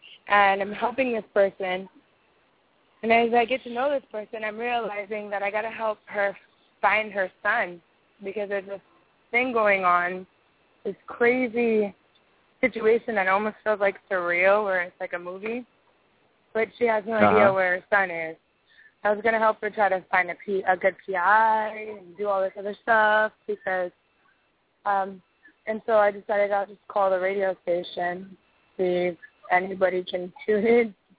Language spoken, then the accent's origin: English; Hawaii, United States; I'm from Hawaii, but this child is from California.